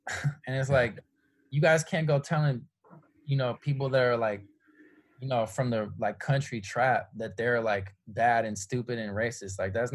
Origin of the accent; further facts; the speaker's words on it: San Francisco, California, United States; I come from San Francisco, extremely liberal, extremely progressive. I was raised, in a culture that values equality above all else, and peace.